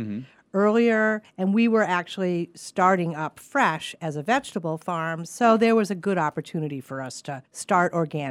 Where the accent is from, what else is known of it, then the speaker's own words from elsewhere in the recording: Glastonbury, Connecticut, United States; I'm from Glastonbury, Connecticut, which was, when I was growing up, very agricultural.